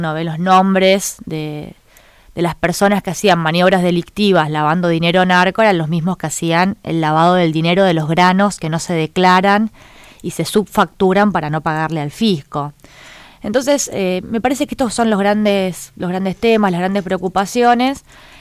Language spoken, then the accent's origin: Spanish; Rosario, Santa Fe, Argentina; yo soy rosarina